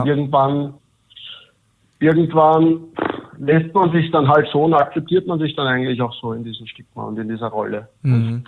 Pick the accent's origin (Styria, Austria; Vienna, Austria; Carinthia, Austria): Vienna, Austria; ich komme aus Wien, bin Bauingenieur, bin aktuell 27 Jahre alt